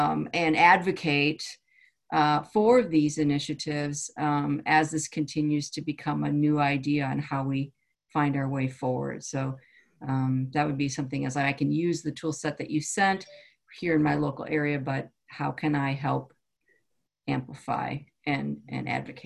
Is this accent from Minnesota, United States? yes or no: yes; Minneapolis, Minnesota, United States; And I'm also from Minneapolis, and the murder of George Floyd hit our community hard